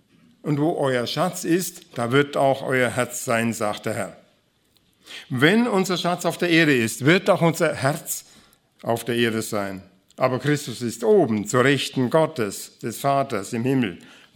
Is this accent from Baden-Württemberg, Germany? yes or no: no; Bavaria, Germany; Ich komme aus dem Allgäu